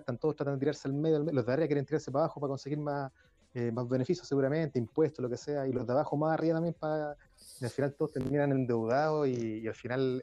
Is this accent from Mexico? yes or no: no; Conchalí, Santiago Metropolitan, Chile; born there; yo también nací en Conchalí, también en la población de Chorrillo